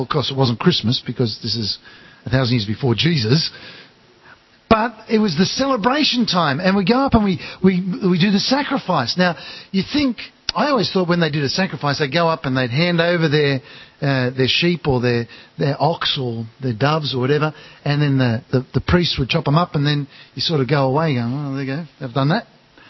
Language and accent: English; Sydney, New South Wales, Australia; I come from Sydney originally.